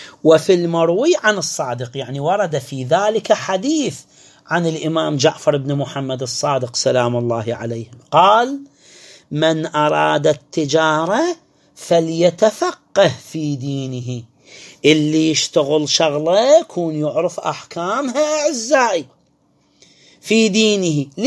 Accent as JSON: {"language": "Arabic", "country": "Iraq", "said": "الكيس مال الدقيق كم كيلو عندنا في العراق؟"}